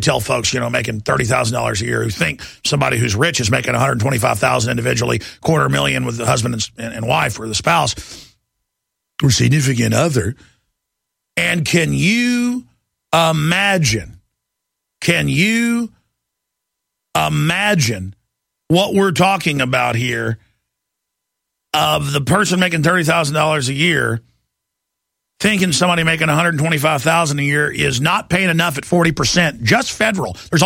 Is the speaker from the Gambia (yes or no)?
no; Dallas, Texas, United States; I grew up in Dallas and, you know, was on the football team.